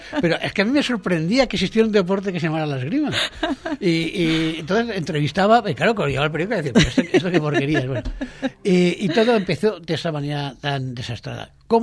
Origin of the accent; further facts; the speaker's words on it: Valencian Community, Spain; en mi pueblo, porque yo toda mi infancia la pasé en un pequeño pueblo en la Zaneta de Albaida